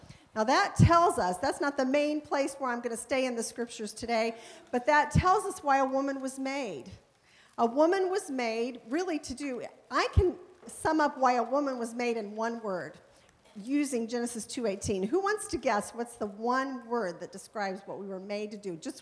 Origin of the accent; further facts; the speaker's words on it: Hammond, Indiana, United States; born there; When I was born in Hammond, Indiana, I was the first of all of my relatives that were born in the North.